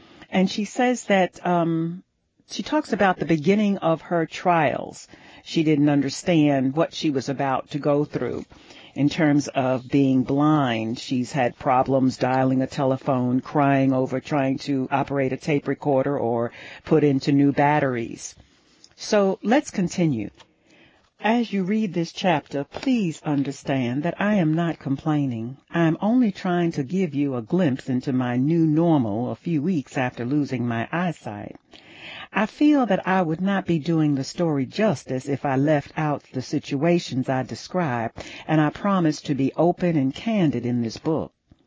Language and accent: English; Georgia, United States; I called my Congressman Lindsey Thomas, whom I had known while growing up in South Georgia.